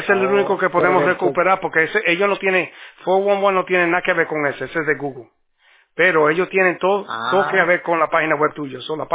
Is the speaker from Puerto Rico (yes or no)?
yes; Puerto Rico; Sí, boricua, ¿cómo tú sabes?